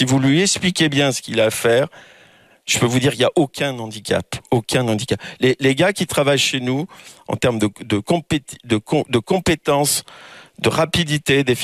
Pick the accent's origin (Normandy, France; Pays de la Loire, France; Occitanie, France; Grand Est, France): Pays de la Loire, France; Cholet; moi, je viens de province, de Cholet, c'est là où est notre activité, on est à Nantes.